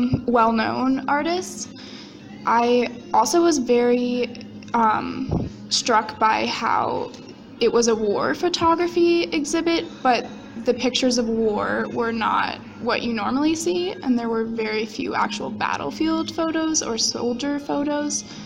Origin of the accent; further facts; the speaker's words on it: Colorado, United States; I am a junior. I'm from outside Boulder.